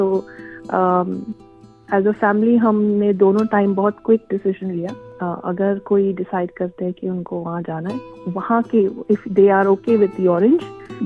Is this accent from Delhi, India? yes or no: no; Mumbai, Maharashtra, India; now in Melbourne, Australia; मैं बॉम्बे में बड़ी हुई. तो actually going back to India मतलब दिल्ली. सो दिल्ली मेरे लिए, अब मैं उधर इतने साल नहीं रही जितने साल मैं मेलबर्न में और बॉम्बे में रही.